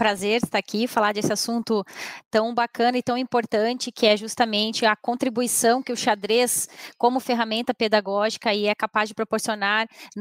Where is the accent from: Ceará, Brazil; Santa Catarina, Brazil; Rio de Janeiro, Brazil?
Santa Catarina, Brazil; Blumenau; eu sou de Blumenau originalmente, né